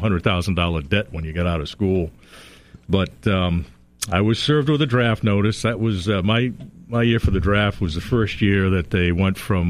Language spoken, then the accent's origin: English; Norwich, Connecticut, United States; Well, actually, I'm a local boy.